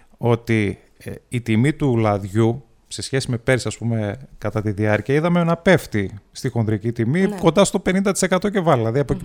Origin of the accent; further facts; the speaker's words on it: Germany; εγώ μεγάλωσα στην Γερμανία.